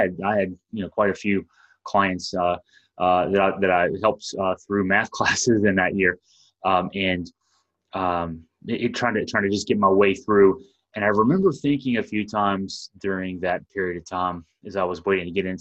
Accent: Waynesboro, Virginia, United States; I grew up reading that paper. I'm from the Waynesboro area originally. So I've been here all my life.

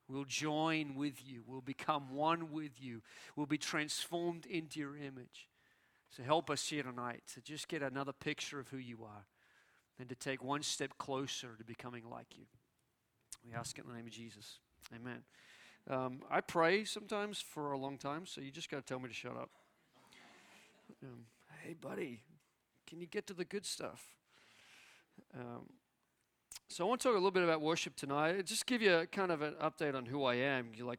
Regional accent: Australia; also born or lived in New Zealand; I was born in New Zealand, raised in Australia, and spent up until about 23, I was living in Australia.

